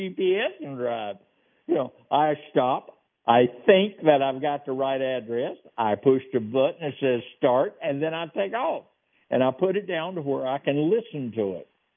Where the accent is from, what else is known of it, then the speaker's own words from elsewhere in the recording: the South, United States; Now, I'm from the South, people. This is real. I'm a hillbilly. So I'm from the South